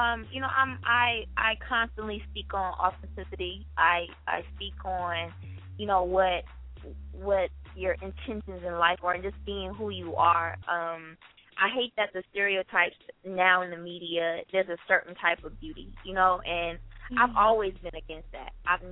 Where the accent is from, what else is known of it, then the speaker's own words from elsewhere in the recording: Louisiana, United States; You can call me mixed, you can call me any of that, but I was raised in Louisiana.